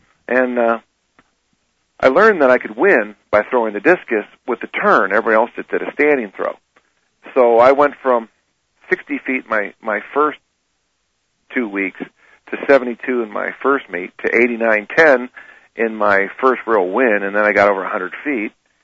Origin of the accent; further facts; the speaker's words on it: South San Francisco, California, United States; Well, I'm from South San Francisco. I was born in 1957, and I'm the youngest of 6 kids, and there's 5 boys and a girl.